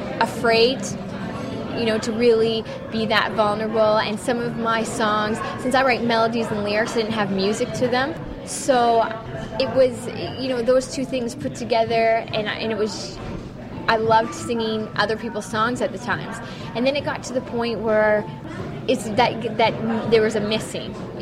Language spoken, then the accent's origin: English; Canada; I love the Canadian one, obviously, because I'm Canadian.